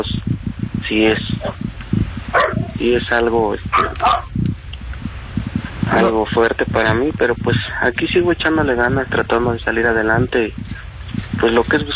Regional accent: Michoacán, Mexico; now in Querétaro, Mexico; Soy originario de Michoacán, pero vivo en Querétaro. Ya tengo como 10 años viviendo en Querétaro.

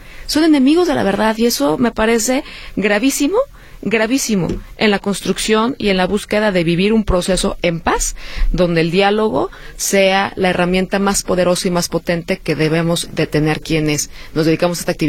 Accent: Zapopan, Jalisco, Mexico; also born or lived in Guadalajara; Mira, yo soy una mujer jalisciense, soy orgullosamente tapatía, nací en Guadalajara el 13 de mayo de 1987. Tengo 36 años de edad. Crecí en un barrio que se llama Residencial Poniente, a un costado de Santa Margarita, en Zapopan. Ahí viví toda mi infancia

